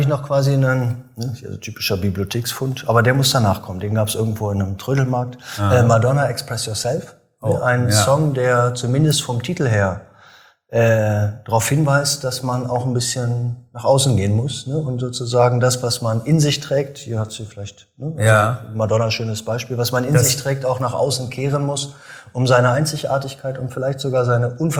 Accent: East Germany, Germany; Ja, es war der Beginn des hippen Berlin. Ich komme ja aus dem Osten.

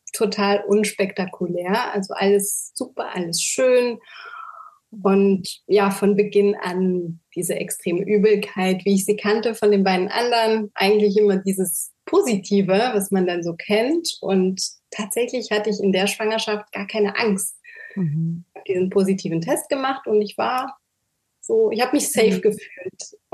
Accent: Luxembourg; ich bin 36 Jahre alt, ich komme aus Luxemburg

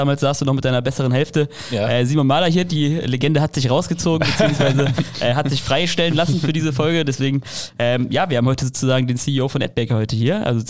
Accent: Leverkusen, North Rhine-Westphalia, Germany; Für mich zählt das als Köln zu sagen. Ich komme ja eigentlich aus Leverkusen sozusagen.

